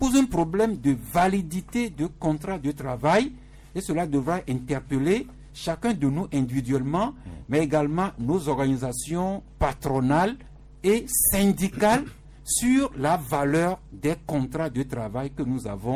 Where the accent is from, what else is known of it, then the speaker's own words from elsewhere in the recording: Togo; notre pays ici, le Togo